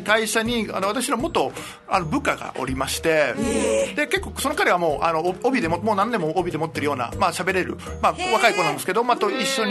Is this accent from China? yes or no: no; Peru; 南米というところのペルっていうところで生まれ育って